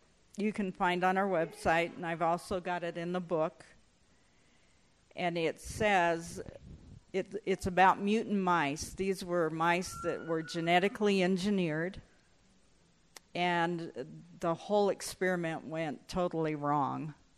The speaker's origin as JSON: {"language": "English", "region": "Arizona", "country": "United States", "tie": "born or raised there", "said": "I ran into a pharmacist one day in my hometown down in Arizona."}